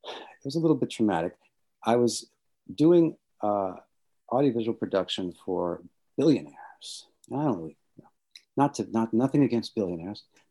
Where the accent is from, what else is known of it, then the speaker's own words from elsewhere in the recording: Washington, District of Columbia, United States; I grew up in Washington, D.C., in an atheist family